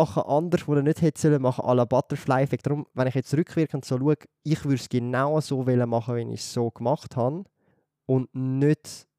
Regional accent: Zürich, Zurich, Switzerland; dort, wo ich aufgewachsen bin, dort also das ist abgerissen worden, das Haus. Mhm. Oder? Und meine Eltern wollen weiterhin in Zürich wohnen.

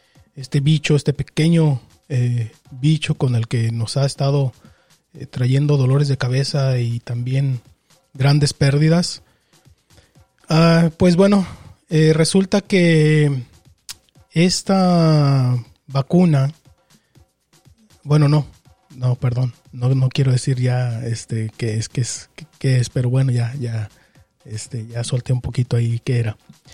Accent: Mexico; esa marca en específico nos identifica como no solamente como mexicanos, sino como parte de Latinoamérica

